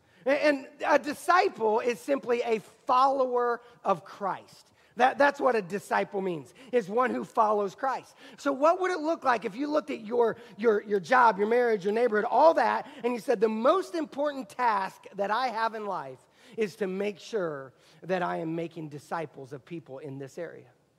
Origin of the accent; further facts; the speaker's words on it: Indiana, United States; Like I'm from Indiana, and in Indiana, it's all about basketball, right?